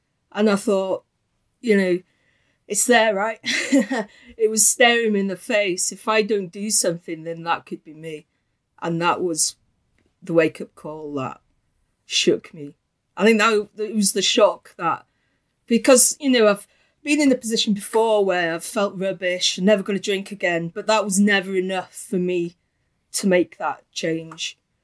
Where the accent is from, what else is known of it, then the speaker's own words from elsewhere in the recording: Wales, United Kingdom; first language Welsh; English is a second language; I'm Welsh first language.